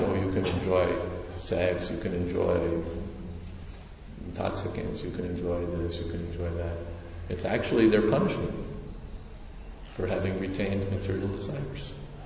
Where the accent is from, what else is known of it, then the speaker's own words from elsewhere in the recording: United States; I went to the when I was growing up in America.